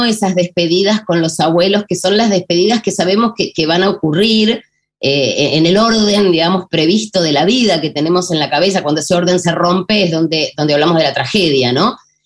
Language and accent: Spanish; Argentina; yo soy argentina